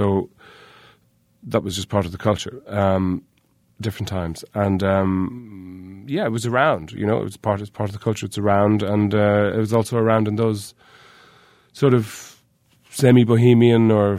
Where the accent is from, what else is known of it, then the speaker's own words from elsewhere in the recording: Ireland; Well, you know, I grew up in Ireland in the 70s, so these were unreconstructed times.